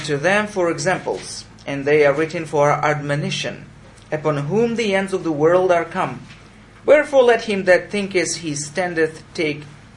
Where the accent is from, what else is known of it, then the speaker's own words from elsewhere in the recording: Ukraine; I'm from Ukraine.